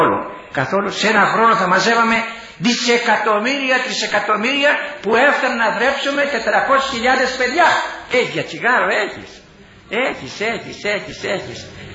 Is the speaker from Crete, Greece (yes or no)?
no; Lefkes, South Aegean, Greece; Εγώ αν είμαι από ένα χωριό της Πάρου, Λεύκες λέγονταν. Ήταν τότε μεγάλο το χωριό μου, 3.000 κάτοικοι